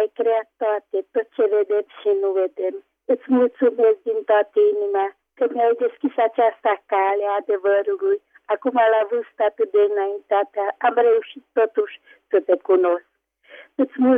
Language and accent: Romanian; Negrești-Oaș, Maramureș County, Romania; din Negreștoaș.